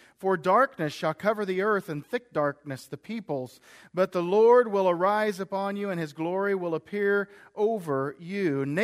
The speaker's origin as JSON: {"language": "English", "town": "Stanbury", "region": "Missouri", "country": "United States", "tie": "born or raised there", "said": "we were up in Stanbury over Christmas, my hometown, and we were watching the Kansas City news, is what they have up there."}